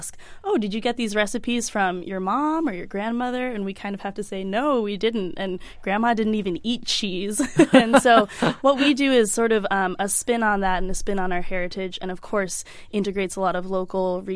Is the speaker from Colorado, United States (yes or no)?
no; Boston, Massachusetts, United States; We grew up here in Boston. We ate Chinese food at home. We didn't know it was Chinese food.